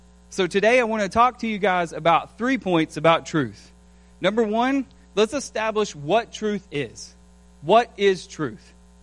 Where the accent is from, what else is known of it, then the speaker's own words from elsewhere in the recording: Kentucky, United States; I'm an import to Meade County. I married Brianna Schultz. I grew up in Grayson County, Kentucky